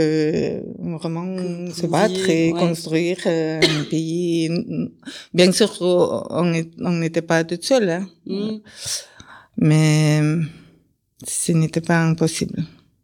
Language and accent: French; Bishkek, Kyrgyzstan; moved away as an adult; now in Épernay, France; Je suis venue de Kyrgyzstan, de la capitale de Kyrgyzstan, de Bishkek. J'ai 52 ans